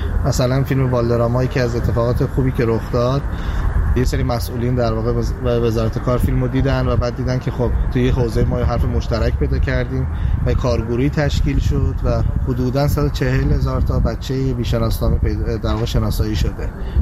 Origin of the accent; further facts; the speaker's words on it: south, Iran; من خودم چون جنوبی هستم